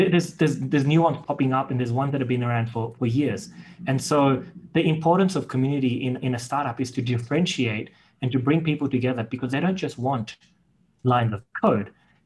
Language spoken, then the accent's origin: English; Pakistan; now in Australia; They don't mean anything here in Australia, because we're originally from Pakistan.